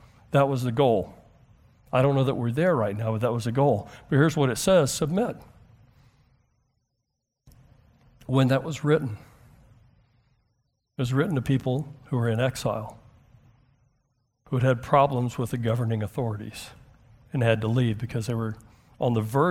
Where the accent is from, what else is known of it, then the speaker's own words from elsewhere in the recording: United States; I'm American and deeply rebellious